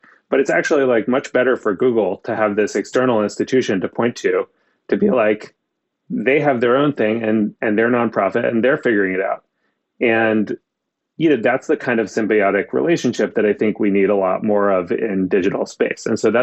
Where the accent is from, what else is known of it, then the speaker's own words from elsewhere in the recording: Maine, United States; you know, in the town that I grew up in Maine